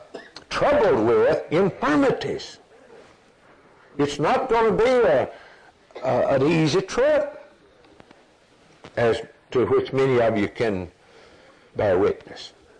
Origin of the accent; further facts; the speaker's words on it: Alabama, United States; born there; I was born down in Alabama years ago, and then the Depression hit, and my dad lost his job in the steel mill.